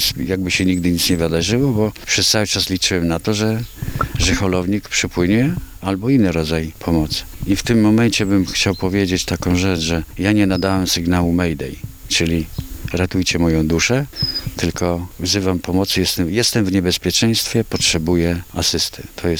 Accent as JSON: {"language": "Polish", "town": "Zwierzyniec", "region": "Lublin Voivodeship", "country": "Poland", "tie": "born or raised there", "said": "Jeszcze mieszkając w moim rodzinnej miejscowości Zwierzyniec, to tam przez cały czas mam styczność z wodą."}